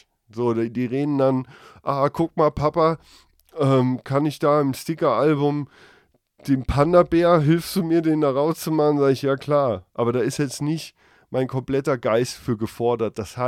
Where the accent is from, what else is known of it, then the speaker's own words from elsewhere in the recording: Germany; ich spreche auch kein anderes Englisch. Weil das wäre auch bescheuert, weil ich verfickt normal ein Deutscher bin. Einfach. So, und ich spreche Englisch auch so mit meinem Akzent